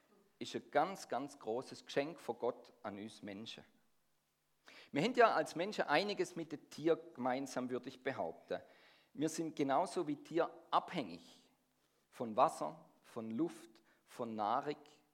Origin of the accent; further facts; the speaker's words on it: Baden-Württemberg, Germany; accent: Swabian; mit meiner Frau aus der Ostschweiz und ich aus dem Schwäbischen, aus der Gegend von Stuttgart. Unsere zwei Dialekte haben sich schön aufeinander zubewegt und das hat gut funktioniert. Und dann sind wir vor 8 Jahren da nach Biel gezügelt.